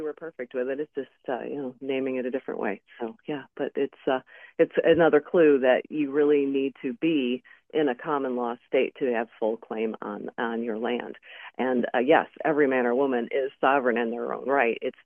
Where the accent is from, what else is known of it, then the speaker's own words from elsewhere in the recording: New York, United States; now in Michigan, United States; You know, I'm from New York. I'm actually a New Yorker born. I am domiciled on Michigan now